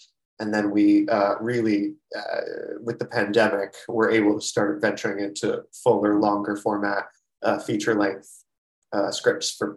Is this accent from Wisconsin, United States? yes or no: no; Florida, United States; now in New York City, United States; I'm from the South, Florida. I ended up living in New York City around the same time Alex did, like 2008.